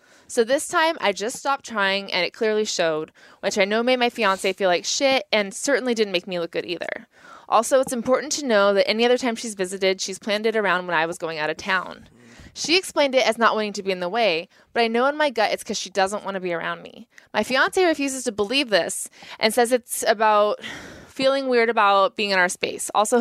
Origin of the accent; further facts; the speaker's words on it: Midwest, United States; I'm just a Midwesterner